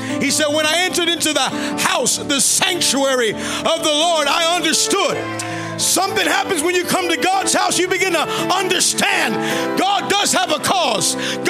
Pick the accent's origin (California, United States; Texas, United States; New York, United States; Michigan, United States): New York, United States; born there; I was born in New York, the Bronx, North America. So I'm 100% American.